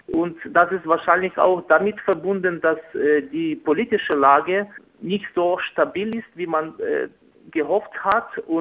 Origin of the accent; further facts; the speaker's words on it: Lviv, Lviv Oblast, Ukraine; ich komme aus Lemberg, und unsere Stadt ist also eine wichtige historische Stadt in Mittel- und Osteuropa.